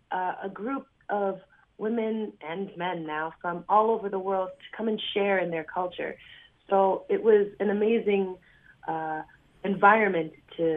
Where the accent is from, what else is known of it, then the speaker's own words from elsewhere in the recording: Boston, Massachusetts, United States; Yes, I'm from Boston.